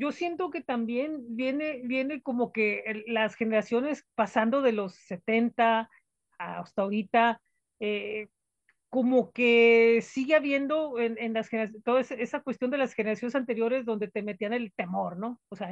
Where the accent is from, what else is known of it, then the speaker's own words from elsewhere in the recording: Mexico; sí hay mucho un poco de esa educación dentro de como somos como mexicanos